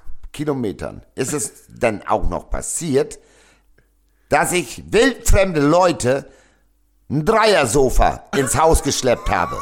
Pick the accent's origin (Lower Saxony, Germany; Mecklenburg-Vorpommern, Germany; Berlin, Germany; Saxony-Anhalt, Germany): Lower Saxony, Germany; Nee, Ostfriesland, ich bin Ostfriese und ich bleibe in Ostfriesland.